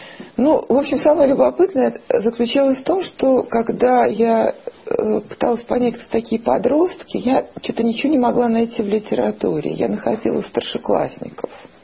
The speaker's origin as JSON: {"language": "Russian", "region": "Moscow", "country": "Russia", "tie": "born there", "also_born_or_lived": "Saint Petersburg", "said": "в Москве я живу 20 с небольшим лет, 24 года. А до этого я жила в Питере, и хотя родилась в Москве, какая-то часть жизни большая моя прошла в Питере"}